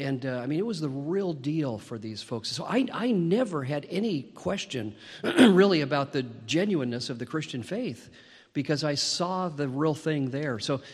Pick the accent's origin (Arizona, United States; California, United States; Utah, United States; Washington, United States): Washington, United States; Spokane; Sadly, the church I grew up in Spokane, although a good church in many ways, it was a typical Baptist church